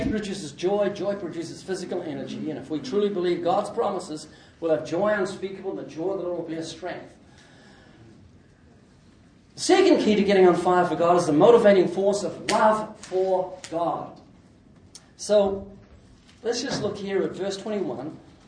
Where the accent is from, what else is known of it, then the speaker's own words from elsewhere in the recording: New Zealand; I've got a slight accent, it's because I'm from New Zealand.